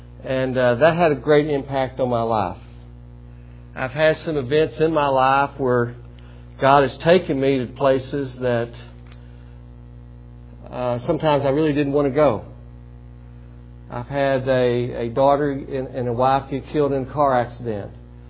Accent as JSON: {"language": "English", "town": "Grand Prairie", "region": "Texas", "country": "United States", "tie": "born or raised there", "also_born_or_lived": "Nacogdoches, United States", "said": "I was born in Nacogdoches, Texas. That's a small town in East Texas. But my parents didn't stay there very long. We moved to Dallas-Fort Worth area. I grew up in Grand Prairie, Texas."}